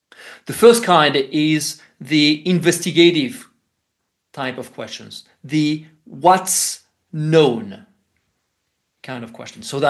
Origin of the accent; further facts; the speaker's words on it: France; moved away as an adult; now in Switzerland; First, I grew up in France and then did my graduate work in the United States.